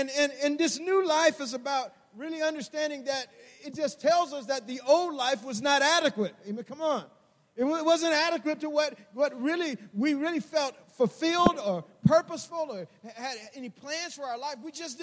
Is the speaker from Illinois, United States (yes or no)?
no; Atlanta, Georgia, United States; when I was growing up in Atlanta, Georgia, you know, I stuttered as a young boy growing up